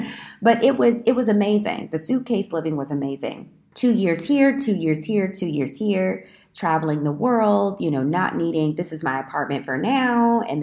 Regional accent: Alton, Illinois, United States; I'm from Alton, Illinois. So even going back to Alton, I'm thinking, wow, it's been years since you've actually lived home.

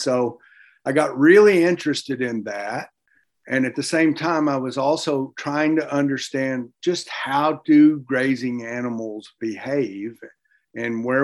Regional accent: Texas, United States; But I was raised in Texas and from a somewhat of an ag background.

